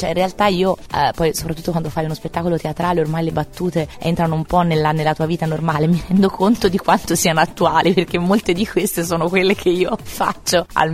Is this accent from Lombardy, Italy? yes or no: no; Campi Bisenzio, Tuscany, Italy; Io sono fiorentina, anche se sono insomma campigiana, sono di paese, quindi sono una ragazza di campagna.